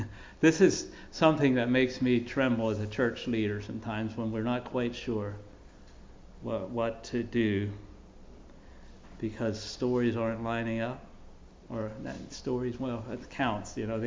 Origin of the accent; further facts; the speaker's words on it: Pennsylvania, United States; I think about the neighborhood where I grew up in Lichty's Mennonite Church